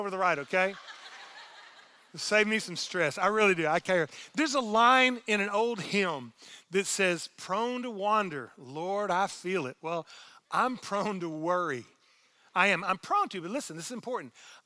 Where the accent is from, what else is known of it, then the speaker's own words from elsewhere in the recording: Orange, Texas, United States; because it reminds me of my hometown of Orange, Texas